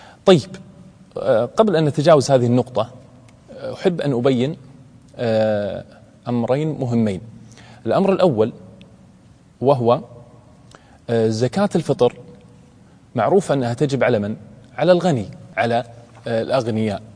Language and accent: Arabic; Kuwait; عندنا في الكويت